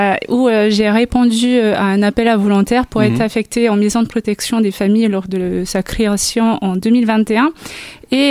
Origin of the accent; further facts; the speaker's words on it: French Polynesia; Oui, alors moi je viens de très très loin, je viens de Polynésie